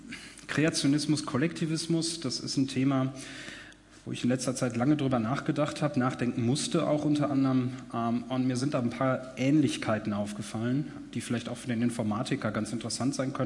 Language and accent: German; Darmstadt, Hesse, Germany; Ich komme aus Darmstadt, leite da die Arbeitsgruppe Bioinformatik